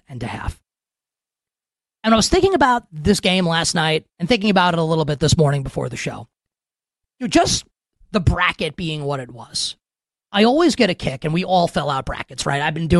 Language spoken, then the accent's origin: English; New York, United States; I'm from New York, so I feel like I'm correct.